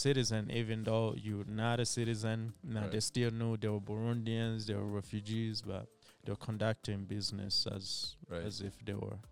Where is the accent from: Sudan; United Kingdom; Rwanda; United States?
Rwanda; born there; I was born in Rwanda in 1993, right before the genocide in Rwanda.